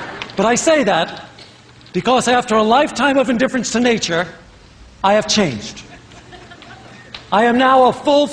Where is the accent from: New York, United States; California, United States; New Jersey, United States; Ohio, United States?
New York, United States; Brooklyn; Let me give you some background. I grew up in Brooklyn.